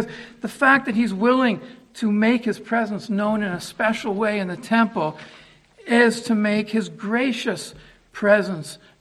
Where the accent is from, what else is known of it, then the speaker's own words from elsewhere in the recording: Canada; being a Canadian